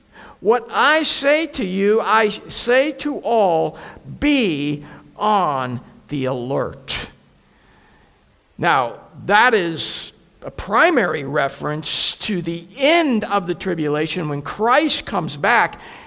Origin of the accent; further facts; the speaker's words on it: Pacific Northwest, United States; growing up in the Pacific Northwest was hide-and-go-seek. Because we lived out in the country on a small holding, there were fields and forests nearby that we could hide in.